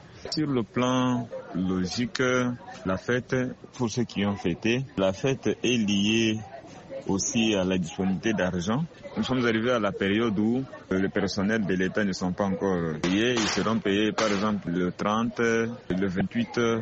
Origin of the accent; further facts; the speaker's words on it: Kinshasa, DR Congo; Nous avons fêté chez nous en République démocratique du Congo, à Kinshasa, la capitale.